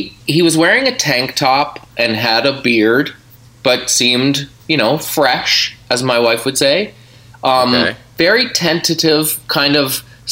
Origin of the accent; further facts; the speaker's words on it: Nova Scotia, Canada; And I was like, no, I'm actually from Nova Scotia, just going home.